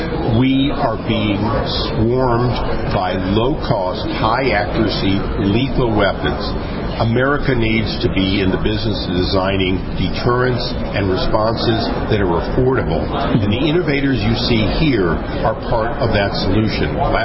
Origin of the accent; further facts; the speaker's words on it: California, United States; I'm a Californian.